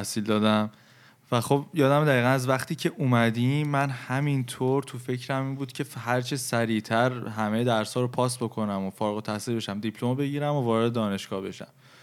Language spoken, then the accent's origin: Persian; Iran; ماهایی که توی فرهنگ ایرانی بزرگ شدیم،